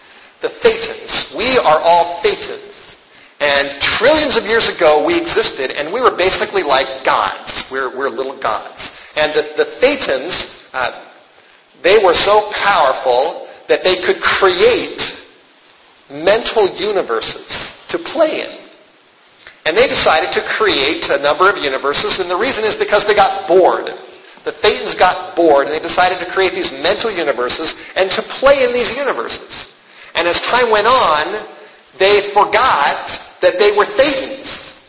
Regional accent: Los Angeles, California, United States; As I was growing up in the Hollywood Hills, I remember driving over the hill and going down onto Hollywood Boulevard

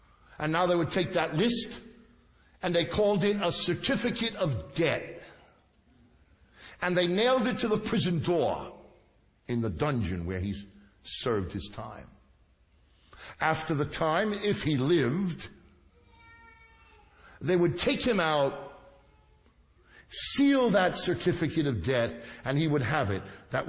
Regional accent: Brooklyn, New York, United States; I come from Brooklyn, so you have to bear with me

